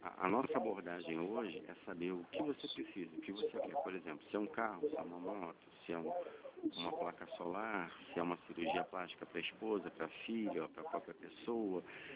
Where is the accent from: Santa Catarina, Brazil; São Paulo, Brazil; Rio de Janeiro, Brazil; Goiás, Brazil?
Rio de Janeiro, Brazil; No caso, eu sou daqui do Rio de Janeiro.